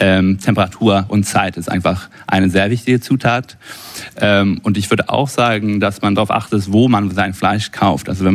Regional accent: Sweden; first language Swedish; German is a second language; Nee, genau, Schwedisch ist meine Muttersprache.

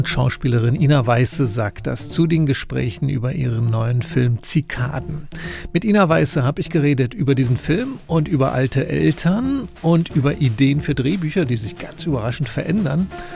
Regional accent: Brandenburg, Germany; Mir als Brandenburger wird dann gleich ganz warm ums Herz

